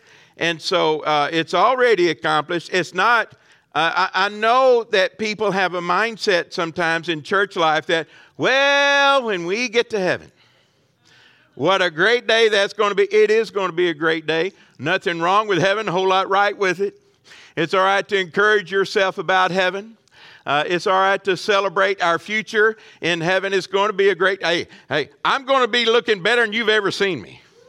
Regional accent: Texas, United States; Now, I grew up in the Piney Woods of East Texas, way back in the country.

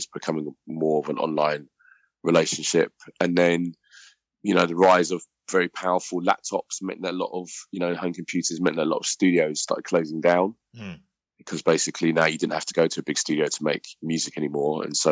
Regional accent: London, United Kingdom; born there; I was born in the South.

